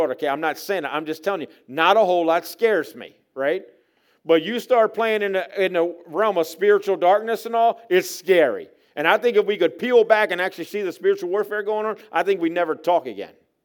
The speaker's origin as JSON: {"language": "English", "town": "Baltimore", "region": "Maryland", "country": "United States", "tie": "born or raised there", "said": "I mean, I grew up in Baltimore City, folks. I mean, not much scares me, right?"}